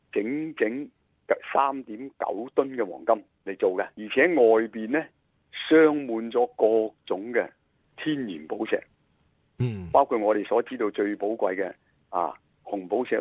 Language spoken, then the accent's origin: Cantonese; Guangdong, China; 特别我哋广东人咁啊，更加讲究呢啲汤水啊、啲瓜菜啊